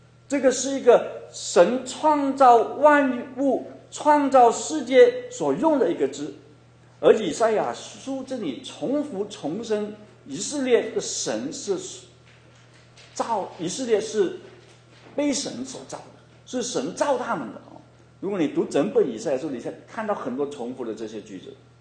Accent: China; 因为我们中国人有一句话

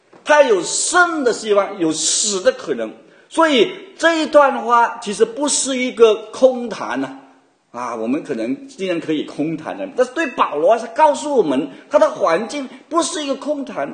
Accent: Guangdong, China; 我们广东人叫做吉吉嘎嘎的

